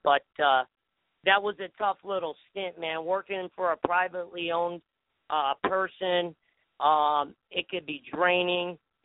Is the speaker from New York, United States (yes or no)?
yes; New York, United States; Man, I grew up in New York, okay? Man, the restaurant business was in my blood going back